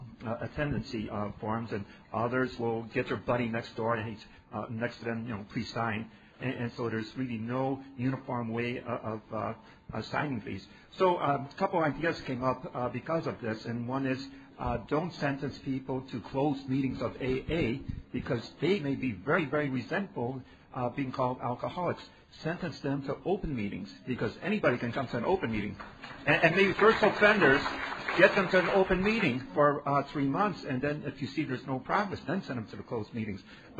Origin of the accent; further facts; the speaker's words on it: Warren, Michigan, United States; I'm an alcoholic from Warren, Michigan.